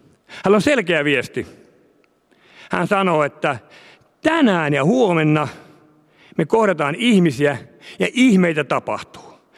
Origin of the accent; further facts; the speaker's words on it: Viiala, Pirkanmaa, Finland; Mä oon kotoisin, tai asun Viialassa. Se on Akata ja Akata on myöskin Toijala.